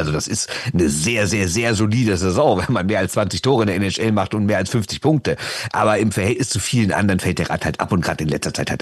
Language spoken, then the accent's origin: German; Düsseldorf, North Rhine-Westphalia, Germany; kannst du mal aufhören, mir als Düsseldorfer die Japaner madig zu machen?